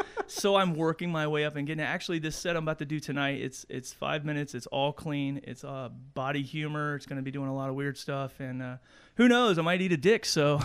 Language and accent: English; Florence, Kentucky, United States; I come from Florence, Kentucky.